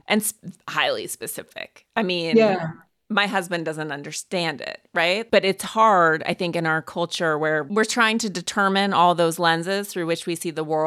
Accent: Montana, United States; also born or lived in New Jersey; I lived in New Jersey for a few years too, but not my primary identity. But I'm from Montana and from specific type of horse culture in Montana

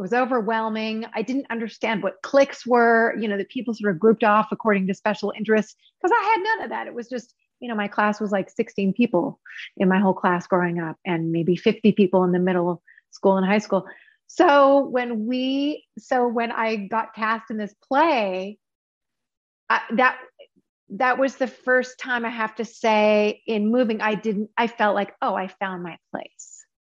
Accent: Alaska, United States; So I grew up out in the middle of nowhere. I was born and raised in Alaska. My dad was a commercial fisherman

